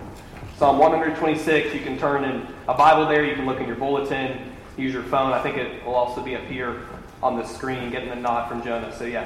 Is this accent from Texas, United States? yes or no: yes; College Station, Texas, United States; But growing up in College Station, my dad read the newspaper.